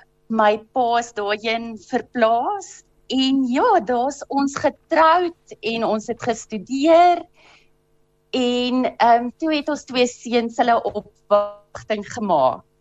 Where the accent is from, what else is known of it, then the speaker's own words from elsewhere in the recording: Brits, North West, South Africa; also born or lived in Port Elizabeth; Weet jy, ek is oorspronklik van Brits af.